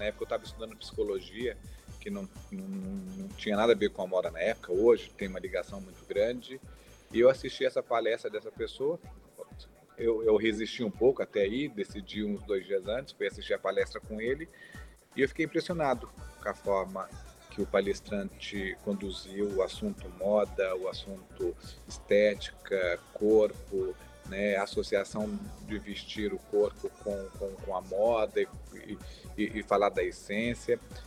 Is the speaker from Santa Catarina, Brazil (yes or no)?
no; São Paulo, Brazil; also born or lived in Suzano; now in São José dos Campos, Brazil; Uma semana depois fui para São Paulo, passei a minha vida e a minha infância toda em São Paulo e vim para São José dos Campos bem jovem.